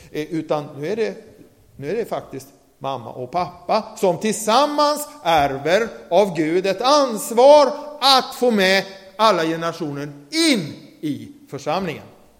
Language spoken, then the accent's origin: Swedish; Tingsryd, Kronoberg County, Sweden; born there; Jag föddes i Tingsryd, så jag ligger faktiskt nära till hands.